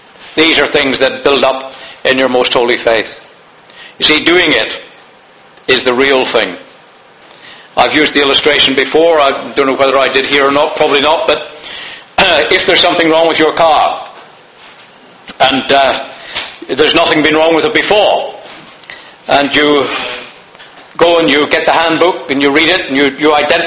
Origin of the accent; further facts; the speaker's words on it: Canada; You see, I'm going Canadian, we call it bonnet at home.